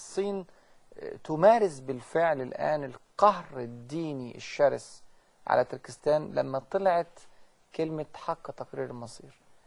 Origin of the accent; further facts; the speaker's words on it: Egypt; عرفت ان انا من مصر في الورقه اللي بملاها في البنك مصري